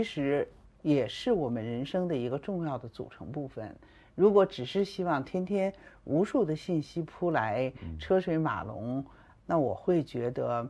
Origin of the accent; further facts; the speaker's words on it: Beijing, China; also born or lived in Ngari, Tibet; 因为我从小生活在北京啊，如果没有我去当兵被分配到西藏阿里的这个经验